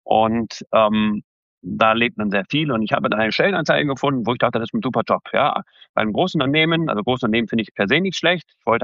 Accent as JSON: {"language": "German", "country": "Germany", "also_born_or_lived": "Switzerland", "said": "Ja, das Thema Wohlfühlen, kulturell in der Schweiz. Als Deutscher und dann auch mit Kind und dann auch das Jobthema"}